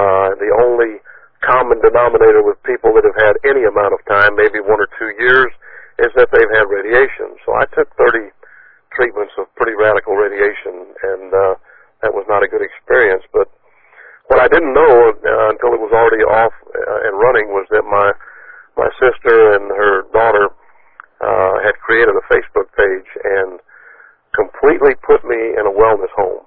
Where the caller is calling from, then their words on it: Tennessee, United States; I'm calling in from Northwest Tennessee this morning at the request of my sister … who is a NECN agent.